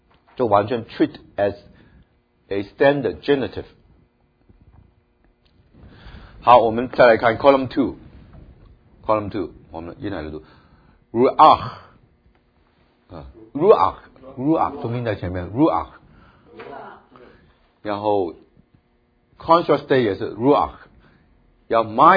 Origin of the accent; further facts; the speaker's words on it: China; 那么美国人学这些字尾呢？就很痛苦了，但是呢我们中国人呢，我们等一下把这些字尾呢啊，这十个字尾呢有一点 association 呢就不会很难啊，